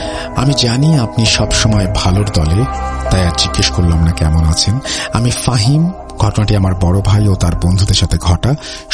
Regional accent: Bangladesh; now in Saudi Arabia; আমি বাংলাদেশ ছেড়ে সৌদি আরবে চলে আসলাম। মনে মনে ভাবছিলাম, এই বুঝি সবকিছু আমি পেছনে ছেড়ে এসেছি।

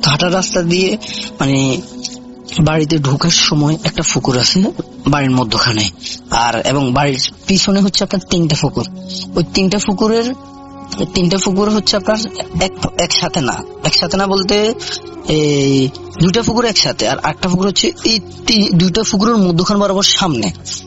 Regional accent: Begumganj, Chittagong Division, Bangladesh; now in Riyadh, Saudi Arabia; রিয়াদ শহরের জেদিদ সানাইয়ার একটা জায়গা আছে, ওই জায়গা থেকে বলতেছি। আমার দেশের বাড়ি হচ্ছে আপনার নোয়াখালী, আর থানা হচ্ছে বেগমগঞ্জ।

